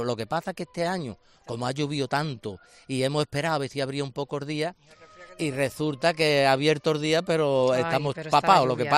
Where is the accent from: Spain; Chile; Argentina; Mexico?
Spain; Palma del Río, Andalusia; now in Seville, Spain; Yo soy de Palma del Río, pero yo llevo en Sevilla ya 50 años.